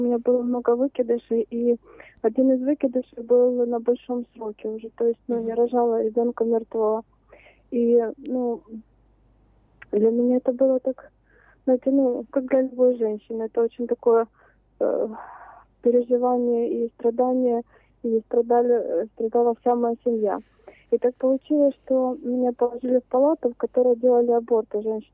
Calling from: Dnipro, Dnipropetrovsk Oblast, Ukraine; я із Дніпра, парафія Святого Йосипа.

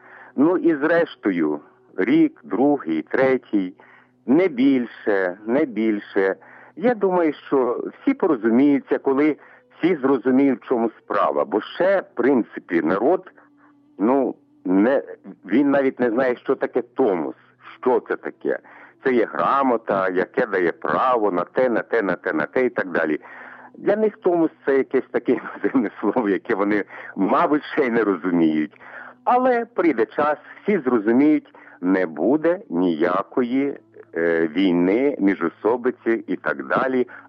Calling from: Khmelnytskyi, Khmelnytskyi Oblast, Ukraine; Місто Хмельницький … Греко-католицька церква.

